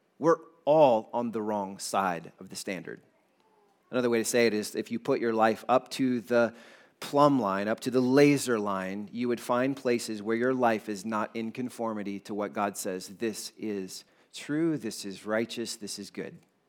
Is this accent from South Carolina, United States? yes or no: yes; South Carolina, United States; Okay, this is one benefit of growing up in South Carolina